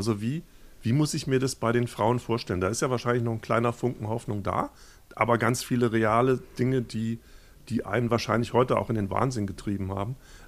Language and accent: German; Baden-Württemberg, Germany; Ich bin so in der Nähe von Heidelberg aufgewachsen.